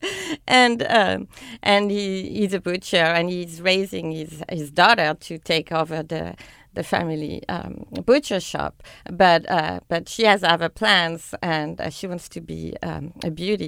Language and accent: English; France; English is a second language; now in Sacramento, United States; Yes, I did.